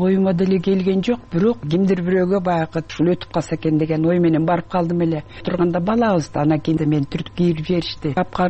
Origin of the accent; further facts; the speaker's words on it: Tasma, Issyk-Kul Region, Kyrgyzstan; мен баягы Түп районуна караштуу Тасма айылында төрөлгөм. Анан ошол жерге келип, үчүнчү класстан баштап 7 жылдык мектепте ошол жерде окуп калдым.